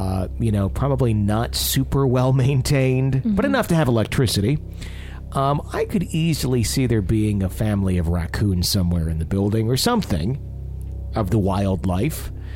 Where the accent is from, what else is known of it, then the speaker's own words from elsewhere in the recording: Texas, United States; We're from Texas, but we never really traveled, so this was exciting.